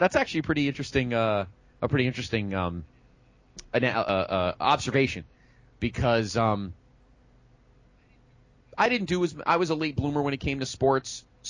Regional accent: West Haven, Connecticut, United States; I was born in a little town called West Haven, so it's funny that both JR and I both grew up in towns with the word West

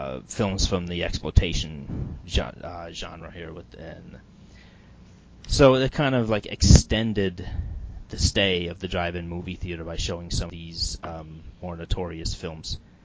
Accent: Canada; my roots, I'm Canadian

